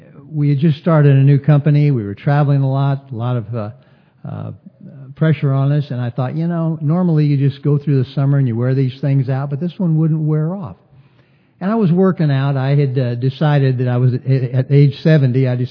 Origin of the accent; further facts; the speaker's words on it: San Fernando, California, United States; I came from San Fernando, California.